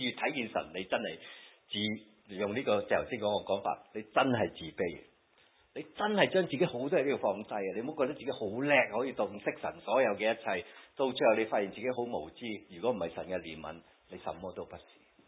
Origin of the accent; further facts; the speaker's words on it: Guangdong, China; 咁我哋广东人讲说话好容易嘅，